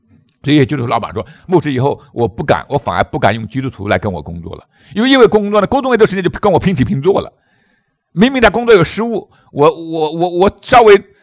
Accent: China; 我们知道作为中国人哈，千百年来就是要么崇拜权柄，要么就是什么挑战权柄

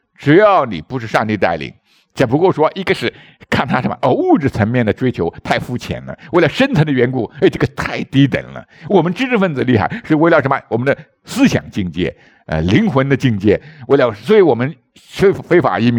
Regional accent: China; 就像我们中国人一样的

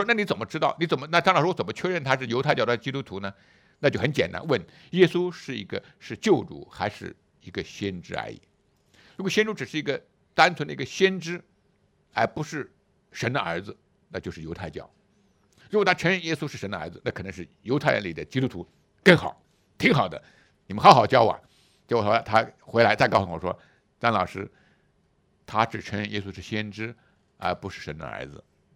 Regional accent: Jiangsu, China; 特别以前我在我老家苏北，在山东那一带、安徽那一带

